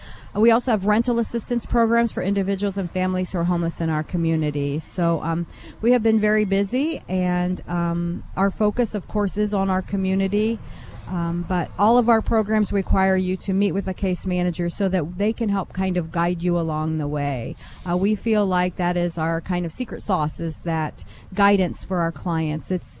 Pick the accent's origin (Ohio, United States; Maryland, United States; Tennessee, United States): Ohio, United States; North Baltimore; Yeah, I grew up in North Baltimore. So our hangout was really driving to Findlay to cruise the circuit. But I lived 3 miles out in the country when I grew up